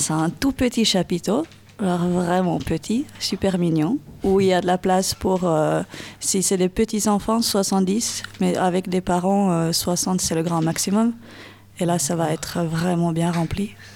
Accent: Finland; French is a second language; Je suis finlandaise, mais la compagnie est norvégienne.

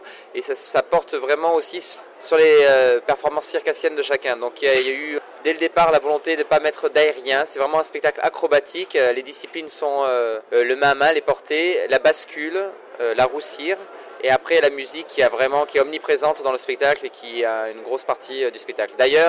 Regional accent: Toulouse, Occitanie, France; Bon, il se trouve que je suis de Toulouse, originellement du Lido.

